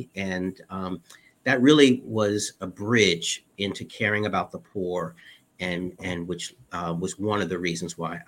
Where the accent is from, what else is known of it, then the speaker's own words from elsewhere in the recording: North Carolina, United States; born there; now in New York, United States; And though I am known far and wide as a New Yorker, I really was born in North Carolina.